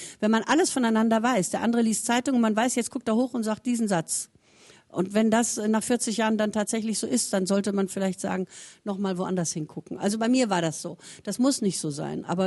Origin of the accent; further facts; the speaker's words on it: Essen, North Rhine-Westphalia, Germany; in diesem Ruhrpott-Slang, ich bin ja in Essen aufgewachsen